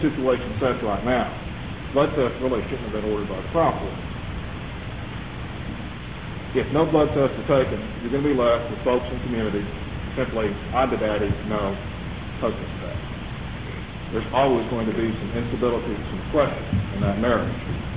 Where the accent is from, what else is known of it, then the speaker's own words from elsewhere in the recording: Texas, United States; I'm proud as a Texan that we do have that in Texas.